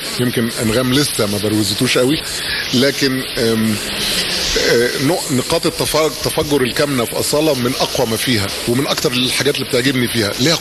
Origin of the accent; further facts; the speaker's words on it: Egypt; عندنا في مصر